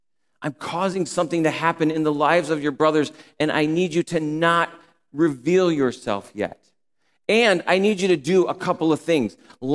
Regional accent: New York, United States; I'm a New Yorker, by the way. We're born to honk the horn a long time, really quickly.

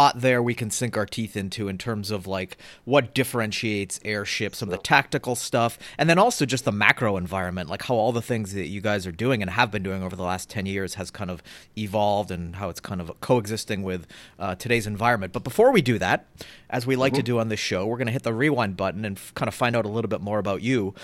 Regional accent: East Coast, United States; moved away as an adult; I came out, I'm from the East Coast, came to the Bay Area to go to college in the late 90s. And I've actually lived here ever since. So I've lived in California longer than where I'm from.

